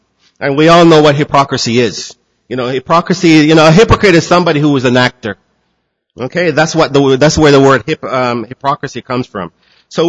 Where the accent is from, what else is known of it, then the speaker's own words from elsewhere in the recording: Jamaica; I'm from Jamaica, the land of the fast runners.